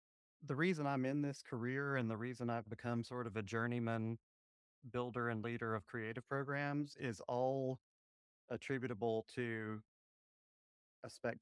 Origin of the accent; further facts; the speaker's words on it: Tuscaloosa, Alabama, United States; And Tuscaloosa is my hometown.